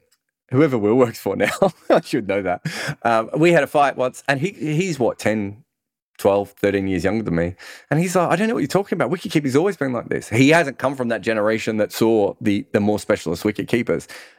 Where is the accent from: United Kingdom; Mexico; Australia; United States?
Australia; Melbourne, Victoria; And part of this is where I grew up in Melbourne.